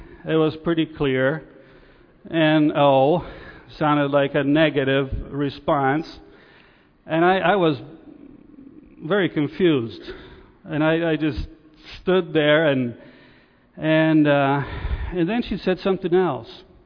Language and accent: English; Italy; English is a second language; now in United States; As I mentioned, I come from Italy, and you might even detect a little bit of an accent or a word that will come out a little bit different once in a while.